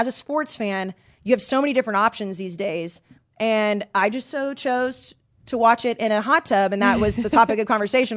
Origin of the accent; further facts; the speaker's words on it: Dallas, Texas, United States; I'm from Dallas and I still laugh at that.